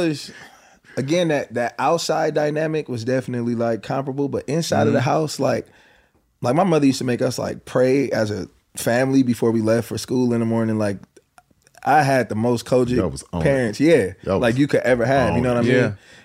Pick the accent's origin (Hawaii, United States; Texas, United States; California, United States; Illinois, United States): California, United States; Los Angeles; Yeah, yeah. Born and raised in Jordan Downs.